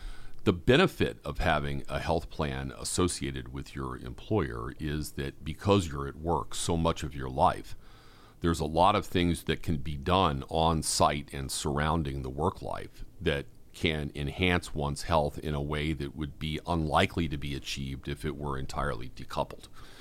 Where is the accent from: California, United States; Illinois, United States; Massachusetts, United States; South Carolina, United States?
Massachusetts, United States; Boston; I'm a Bostonian.